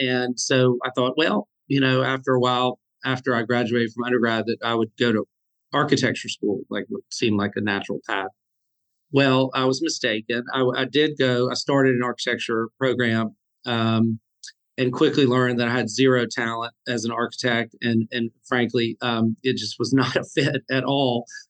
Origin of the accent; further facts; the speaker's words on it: Charleston, South Carolina, United States; I grew up in Charleston downtown in the historic district. My family on my father's side has deep roots in the Charleston area.